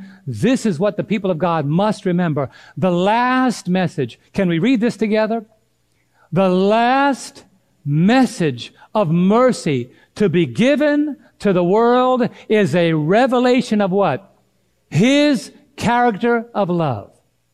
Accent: United States; born there; I said, well, I was born in America. I'm a citizen in America.

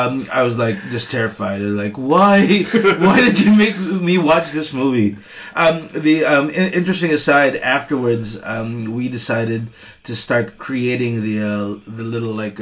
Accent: Philippines; I'm from the Philippines

